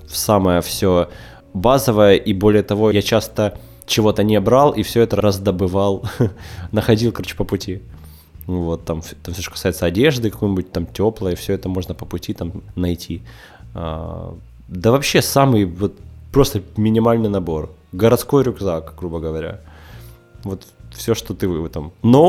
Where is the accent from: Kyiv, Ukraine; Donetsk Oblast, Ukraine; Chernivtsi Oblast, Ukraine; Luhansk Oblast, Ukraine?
Donetsk Oblast, Ukraine; Donetsk; Ну, учитывая, что я родился и вырос в Донецке, я во всех этих городах был